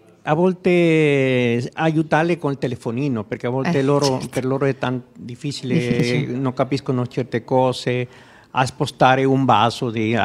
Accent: Guayaquil, Guayas, Ecuador; Italian is a second language; now in Milan, Italy; io prima di tutto vengo dall'Ecuador.

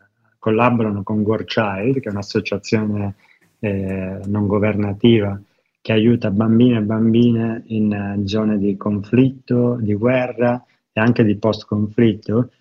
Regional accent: Rome, Lazio, Italy; Io sono romano, quindi magari una base cacio e pepe

